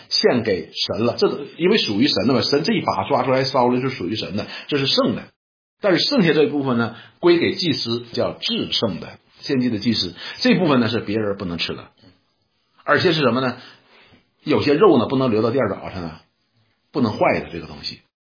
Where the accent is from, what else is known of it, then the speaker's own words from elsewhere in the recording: China; 我们中国人都喜欢什么？风调雨顺，五谷丰登